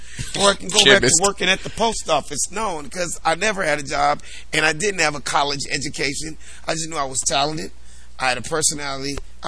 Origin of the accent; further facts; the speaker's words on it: Los Angeles, California, United States; the same way Will grew up in Philly was the exact same way I grew up in South Central LA.